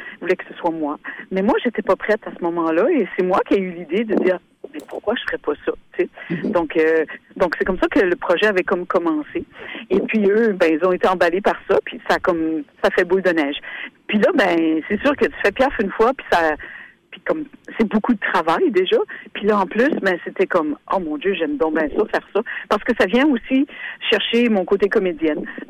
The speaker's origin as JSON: {"language": "French", "town": "Robertville", "region": "New Brunswick", "country": "Canada", "said": "moi, je viens de Robertville. Mon père, c'est un monsieur de Petit Rocher, ma mère de Nicolas-Denis. Tu vois, moi, je suis ancrée dans l'Acadie très profondément."}